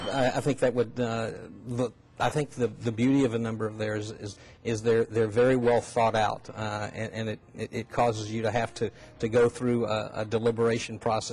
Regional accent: Tennessee, United States; East Tennessee, yes.

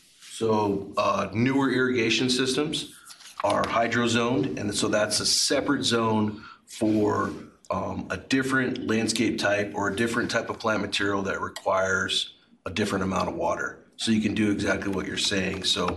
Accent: Alaska, United States; now in Colorado, United States; I'm from Alaska originally, but I moved to Colorado in 1992.

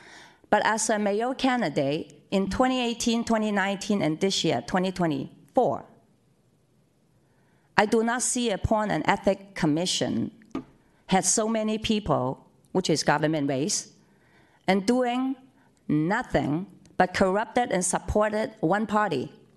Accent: China; English is a second language; moved away as an adult; I was not born and raised in this city. I was born and raised in China, a farmer. I born as a farmer.

